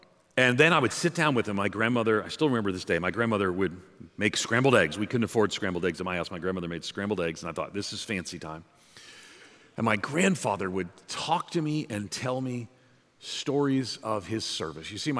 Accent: New York, United States; When I was a kid, I grew up outside of New York City. My family were Irish Catholic civil servants or union laborers, but I'm a New Yorker.

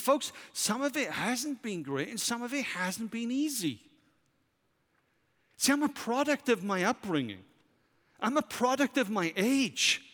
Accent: Wales, United Kingdom; But for me as a Welshman, you just don't do that.

